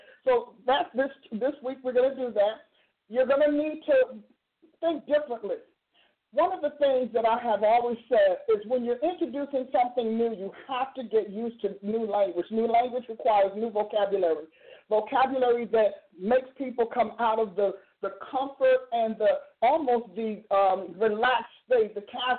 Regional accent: New Jersey, United States; also born or lived in Kansas; New Jersey, my home state, yay for New Jersey

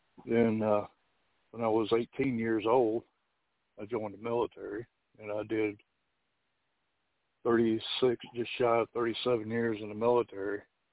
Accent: Georgia, United States; I'm 59 years old. I'm originally from South Georgia, which is in the middle of the Bible Belt.

